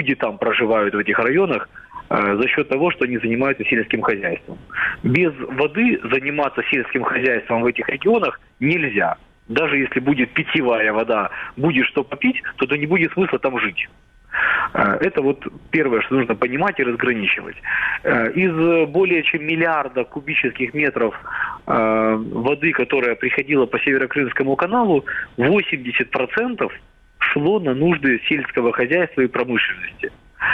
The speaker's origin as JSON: {"language": "Russian", "region": "Crimea", "country": "Ukraine", "moved": "as an adult", "said": "я рассуждаю как крымчанин, патриот Украины, который переехал в Украину в связи со своими политическими взглядами, мне запрещен въезд в Крым."}